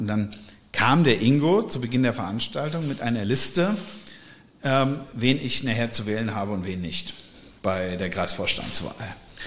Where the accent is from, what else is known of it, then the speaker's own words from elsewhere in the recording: Eltville, Hesse, Germany; also born or lived in Wiesbaden; Geboren bin ich in Wiesbaden, was immer nur daran liegt, dass wir in Eltville kein Geburtskrankenhaus hatten. Also ich bin aufgewachsen im Rheingau.